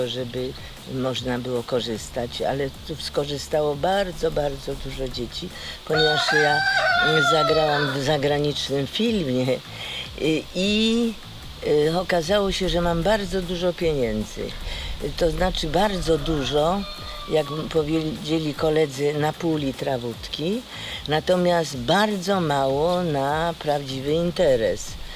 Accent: Poznań, Greater Poland Voivodeship, Poland; bo ja jestem z Poznania

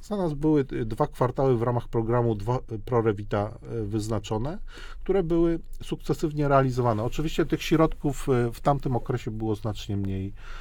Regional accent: Łódź, Łódź Voivodeship, Poland; Ja pochodzę z Łodzi, nie wystarczy to pani.

